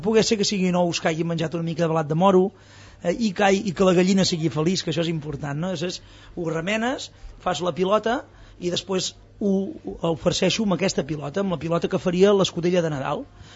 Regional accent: Monistrol de Calders, Catalonia, Spain; Jo sóc de Monistrol de Calders, fill de Monistrol de Calders.

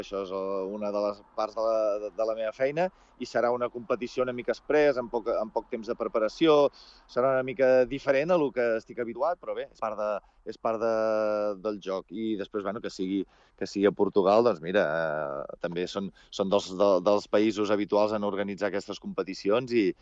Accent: Sant Pere de Riudebitlles, Catalonia, Spain; viuré a Sant Pere de Riudebitlles, que és el meu poble

